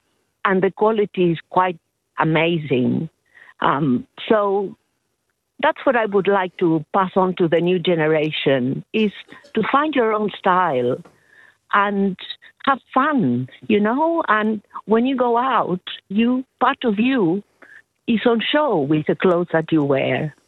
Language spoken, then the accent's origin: English; Argentina; I come from Argentina, when fashion is very important